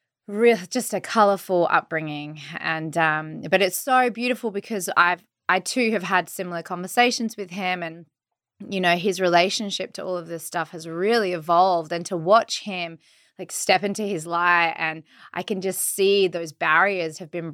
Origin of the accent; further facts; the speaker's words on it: Australia; but I'm from Australia. Obviously I'm like in Australia doing so many of the similar things